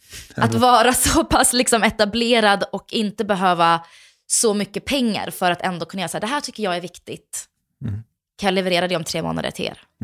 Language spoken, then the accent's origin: Swedish; Småland, Sweden; accent: Småland dialect; Jag har haft lite småländska, men inte så där, ingen grov.